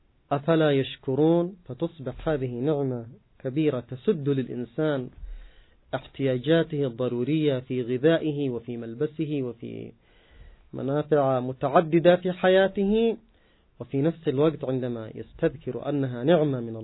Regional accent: Yemen; عندنا في اليمن في الأرياف

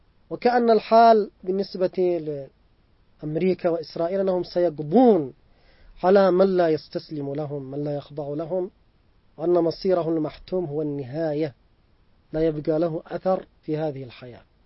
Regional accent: Yemen; في مقايل مثلا عندنا في اليمن، في مقايل الجات

